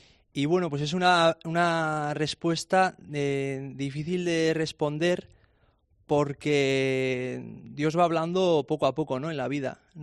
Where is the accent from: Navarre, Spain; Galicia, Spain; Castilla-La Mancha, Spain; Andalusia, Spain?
Navarre, Spain; Huarte-Araquil; En el pueblo, ¿no? Pues yo soy de Huerta Araquil, con mis amigos, deporte, tal.